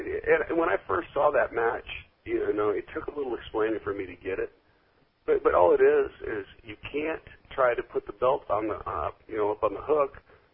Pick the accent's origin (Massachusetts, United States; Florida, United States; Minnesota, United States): Florida, United States; also born or lived in Tennessee / Texas; I mean, I grew up in Florida, and then I was in Tennessee and Texas